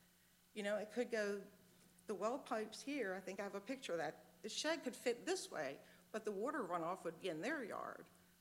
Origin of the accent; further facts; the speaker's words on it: Missouri, United States; Okay, so I know you know I'm from Missouri, but I own the house right next to Sandy